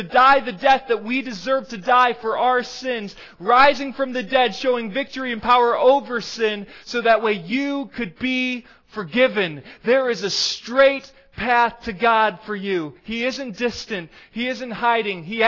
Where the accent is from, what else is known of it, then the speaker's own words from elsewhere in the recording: Michigan, United States; The pastor of my home church that I grew up in Michigan